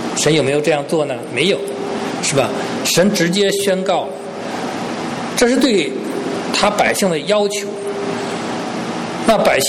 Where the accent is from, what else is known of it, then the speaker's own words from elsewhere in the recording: China; 尤其我们中国人，我们在这方面呢，其实我们是欠缺的，因为我们认识神比较晚， 所以呢，我们中国人在契约精神上，我们是需要更多的来学习的。